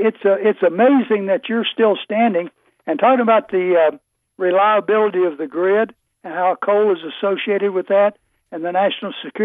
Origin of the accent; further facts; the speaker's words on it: Kentucky, United States; in my home state of Kentucky, obviously.